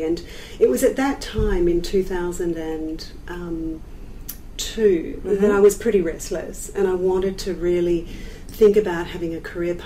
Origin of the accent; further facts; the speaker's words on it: Perth, Western Australia, Australia; I'm from Perth